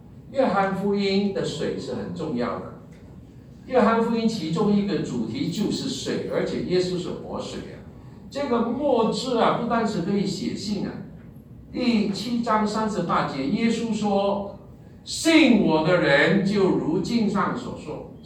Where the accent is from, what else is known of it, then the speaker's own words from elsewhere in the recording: Guangdong, China; 所以我们广东人就说帮水咯啊